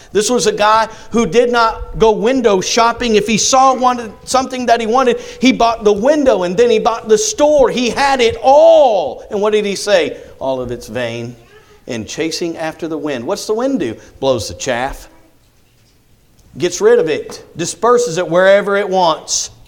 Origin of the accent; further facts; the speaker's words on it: Kansas, United States; You know, growing up in Kansas, the grandson of a wheat farmer, we got to see behind the combine as you're harvesting wheat